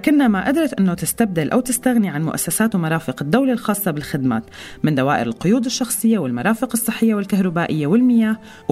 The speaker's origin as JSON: {"language": "Arabic", "country": "Syria", "said": "إذا منطلع بأنفسنا أو حوالينا كسوريين"}